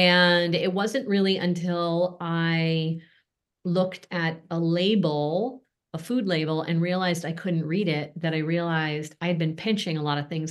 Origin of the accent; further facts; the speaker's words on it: Chicago, Illinois, United States; I grew up outside of Chicago. We could tell as kids when it was going to rain by the smell in the air.